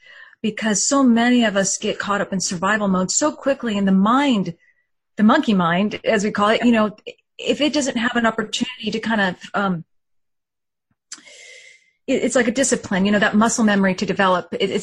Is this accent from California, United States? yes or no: yes; California, United States; Like when I grew up in Northern California, everyone knew of, probably a lot of viewers and yourself have heard of Bohemian Grove.